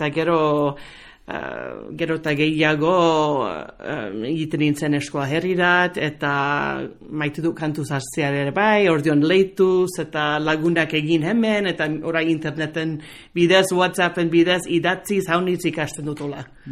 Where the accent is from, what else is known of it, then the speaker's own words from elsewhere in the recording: Chino, California, United States; Ni Kaliforniakoa naiz, Txino Kalifornia, da Los Angelesen onduan, eta erranduzun bezala han sortua, nire aita eta ama ere han sortua, eta nire bi amatxik han sortua, eskoldunak. Nire bi aita txik joan ziren hemendik. Nire aitan aita ibarlakoa zen